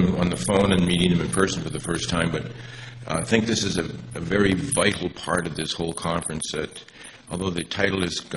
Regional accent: Alberta, Canada; I come from Alberta, and I live in a petroculture

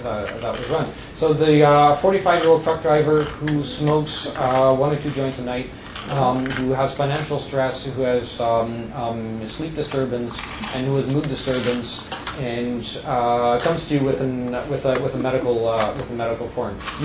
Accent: Montreal, Quebec, Canada; I'm from Montreal. I grew up in Montreal. I understand the Montreal way of doing things.

